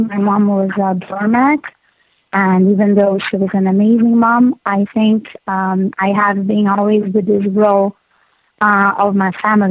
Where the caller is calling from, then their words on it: Brazil; First of all, I'm calling from Brazil, so we have fans all over here as well.